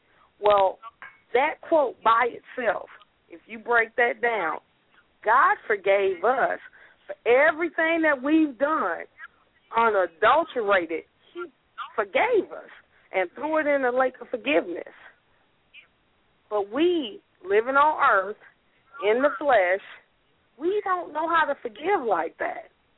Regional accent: Chicago, Illinois, United States; I'm not in Chicago. I'm from Chicago, but I used to do amateur poetry on the north side when I was back at home.

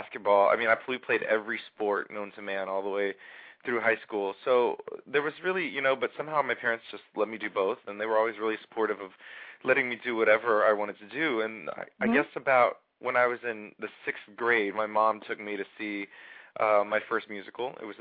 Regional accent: Austin, Texas, United States; I grew up in Austin, Texas. I'm a Texas mm-hmm. boy, born mm-hmm. and raised, and all of my family still lives there.

